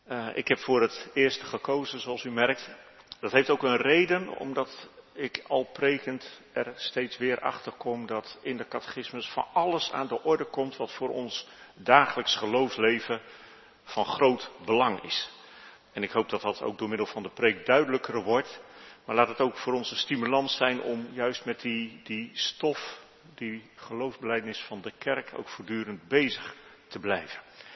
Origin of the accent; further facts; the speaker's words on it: Netherlands; Want ik dacht, ja, wij komen als Nederlanders uit een christelijk land. Dat is razendsnel aan het veranderen. Maar in mijn jeugd waren de christenen nog ver in de meerderheid in Nederland.